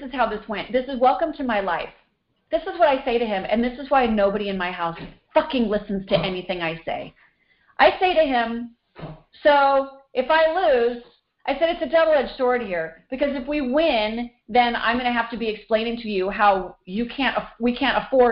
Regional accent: Illinois, United States; I'm from Illinois.

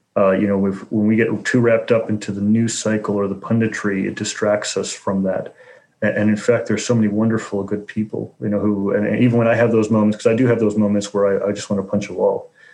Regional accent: Chicago, Illinois, United States; I'm from Chicago originally, so we have all sorts of jokes about how voting happens there.

